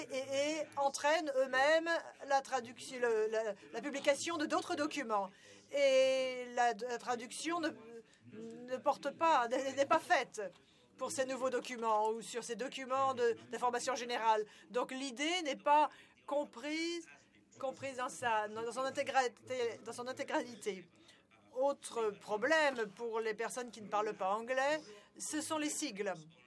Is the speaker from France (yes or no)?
no; Argentina; French is a second language; je viens de cette région. Je viens d'Argentine, plus précisément